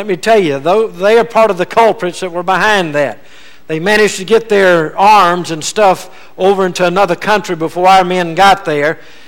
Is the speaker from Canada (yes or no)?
no; Louisiana, United States; also born or lived in Texas; I was born in Texas, but raised and reared in Louisiana.